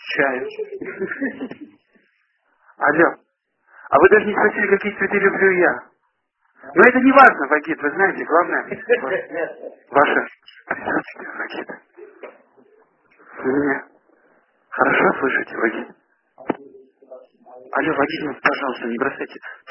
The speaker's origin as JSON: {"language": "Russian", "town": "Makhachkala", "region": "Dagestan", "country": "Russia", "said": "Я из Махачкалы"}